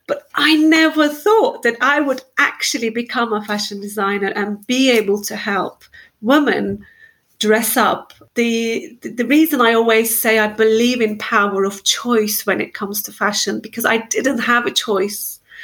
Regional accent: Turkey; English is a second language; moved away as an adult; And they were all wrong clothes because I came here in June from Turkey. That's how naive I was.

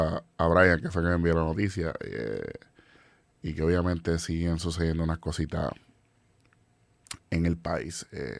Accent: Puerto Rico; la unión de la que somos capaces los puertorriqueños cuando nos pasa algo

